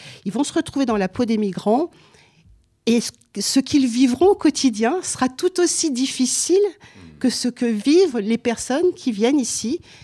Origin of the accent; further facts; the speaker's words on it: France; on peut, nous aussi, en tant que Français, être amenés à se retrouver dans la peau d'un migrant.